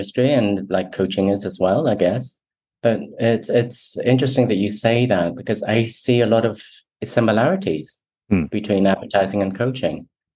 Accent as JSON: {"language": "English", "country": "Singapore", "tie": "born or raised there", "also_born_or_lived": "Taiwan / United Kingdom", "said": "I was born in Taiwan. I grew up in Singapore in the UK. My mom's Taiwanese, stepdad's German English."}